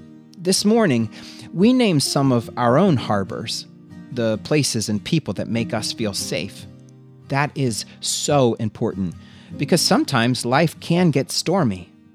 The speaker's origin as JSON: {"language": "English", "region": "Florida", "country": "United States", "said": "But I actually wasn't born here. I'm originally from Florida, the Sunshine State. And let me tell you, it only gets this cold a couple days per year, if at all."}